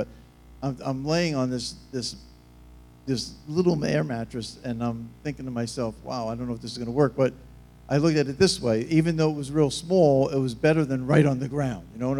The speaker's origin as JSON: {"language": "English", "town": "Long Island", "region": "New York", "country": "United States", "tie": "born or raised there", "said": "I was brought up in the New York metropolitan area on Long Island, New York."}